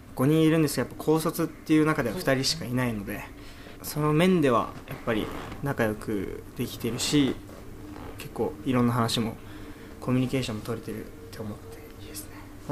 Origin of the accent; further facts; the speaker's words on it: Saitama, Japan; 自分も実家の埼玉に帰って親と久々に会って